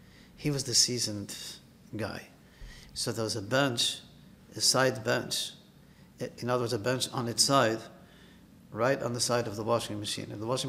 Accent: Melbourne, Victoria, Australia; So, you know, so growing up in Melbourne, okay, it's beautiful

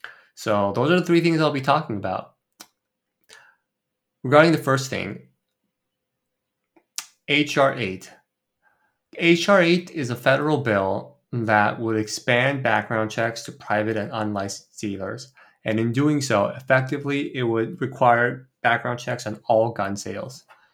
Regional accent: Brazil; also born or lived in South Korea; I grew up in Brazil most of my life, even though I was born in Brazil and my parents are from Korea. I was not born in Brazil, sorry. I was born in Korea.

